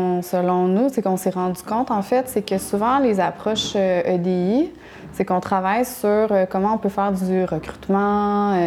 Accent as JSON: {"language": "French", "town": "Longueuil", "region": "Quebec", "country": "Canada", "tie": "born or raised there", "said": "Moi, j'ai grandi à Longueuil. On était majoritairement blancs. Tu sais, je veux dire, c'était à Montréal que je voyais de la diversité"}